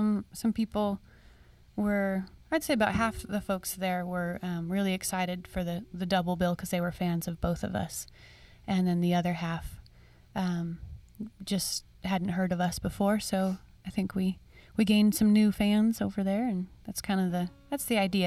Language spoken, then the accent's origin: English; Boise, Idaho, United States; also born or lived in Boston; And so I was away from my hometown of Boise for about 15 years and just moved back 4 years ago. So I'm kind of getting to know it all over again.